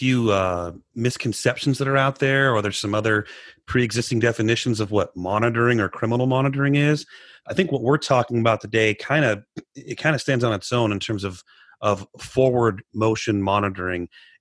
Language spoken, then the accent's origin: English; Illinois, United States; Yeah, I'm a Bears fan. I'm from Illinois.